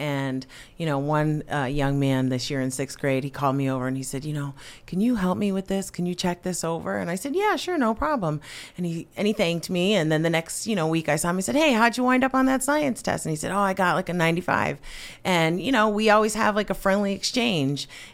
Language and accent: English; West Pittston, Pennsylvania, United States; I'm from West Pittston, Pennsylvania, and I went to Wyoming area at the time